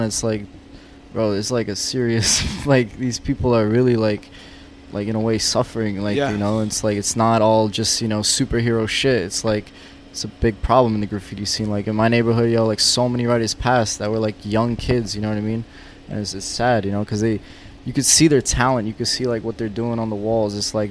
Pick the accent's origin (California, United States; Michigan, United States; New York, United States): New York, United States; Brooklyn; growing up in South Brooklyn as, like, a little kid